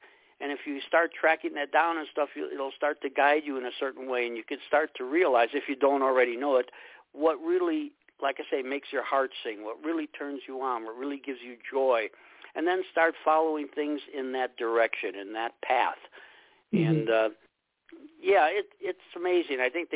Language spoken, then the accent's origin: English; Chicago, Illinois, United States; You know, I'm from Chicago, the Chicago area